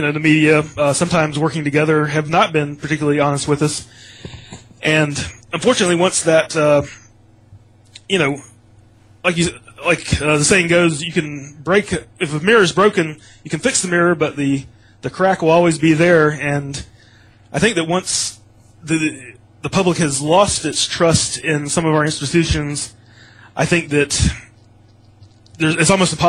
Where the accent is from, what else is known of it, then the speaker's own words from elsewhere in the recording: United States; I think that growing up in America, you know, I think that JFK, I guess, was the first conspiracy